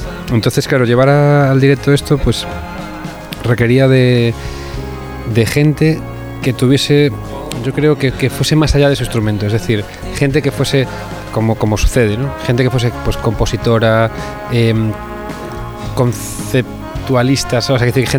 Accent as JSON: {"language": "Spanish", "town": "A Coruña", "region": "Galicia", "country": "Spain", "tie": "born there", "moved": "as an adult", "lives_now": "Madrid, Spain", "said": "entre Coruña, mi ciudad natal, y Madrid, que es la ciudad donde he vivido desde los 20 años y donde vivo ahora otra vez."}